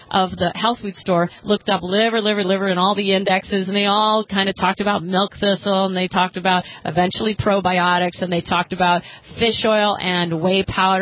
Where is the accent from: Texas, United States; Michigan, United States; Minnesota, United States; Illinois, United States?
Michigan, United States; now in New York, United States; I came from Michigan, actually